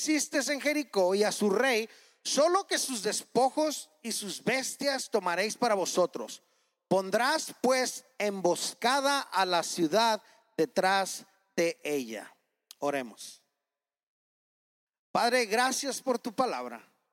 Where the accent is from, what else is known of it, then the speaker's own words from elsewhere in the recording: Mexico; Pero que como mexicanos, ¿qué onda? Nos encanta irnos a la playa, ¿verdad?